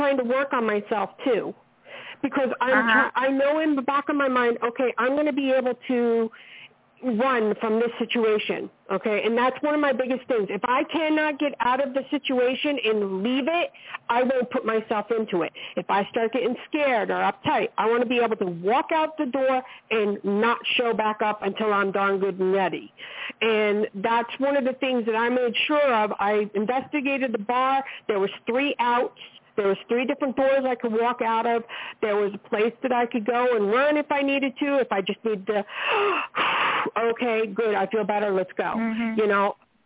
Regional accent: New York, United States; How you doing? What you doing today? I'm from New York, blah, blah, blah, blah, blah.

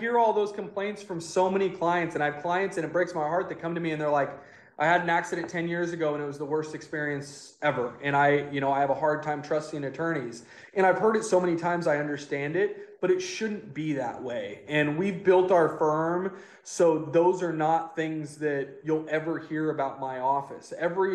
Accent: Eagle, Idaho, United States; moved away as an adult; now in San Diego, United States; I grew up outside of Boise, so in a smaller area. It's called Eagle. It's grown a lot now, but when I moved there, there was like no red lights, no grocery store. It was a farm town. And so that's where I grew up.

